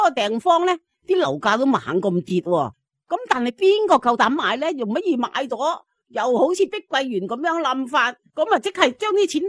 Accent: Australia; 咁我心咪諗咯，大陆嘅人工边够我哋澳洲人工高呢？

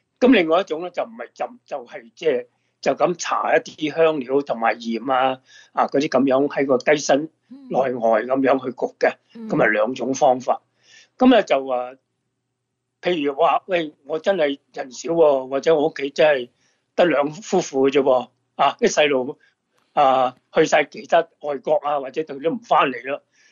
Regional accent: United States; Cantonese is a second language; 咁所以呢我哋美国人呢就对呢个火鸡係好感恩㗎。

